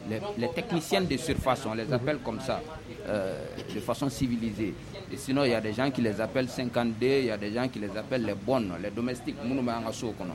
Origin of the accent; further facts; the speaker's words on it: Mali; nous sommes tous des Maliens.